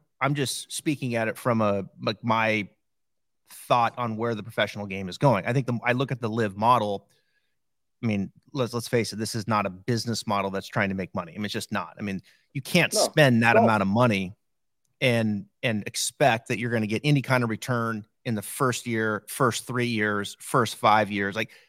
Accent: Idaho, United States; I grew up in Northern Idaho, on a 9-hole golf course where like serious golf was number 7 on the list

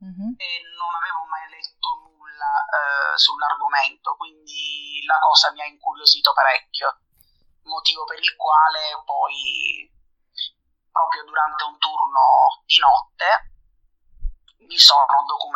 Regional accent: Catania, Sicily, Italy; sono di Catania e sono un vigilante.

